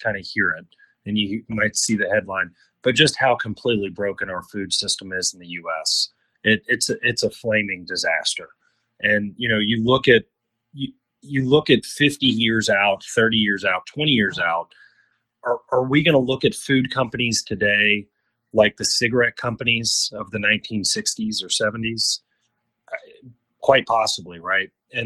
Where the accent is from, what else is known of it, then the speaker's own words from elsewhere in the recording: Kentucky, United States; For me, it did start with, you know, growing up in Kentucky. I went to public schools. I went to our public university